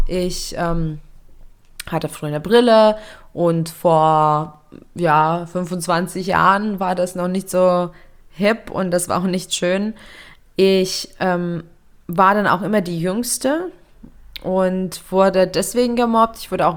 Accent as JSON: {"language": "German", "country": "Lithuania", "tie": "born or raised there", "lives_now": "Germany", "said": "Und ich bin zwar in Litauen aufgewachsen, geboren, und meine Eltern sind eigentlich beide Litauer, aber wir haben unsere Wurzeln eben in Deutschland"}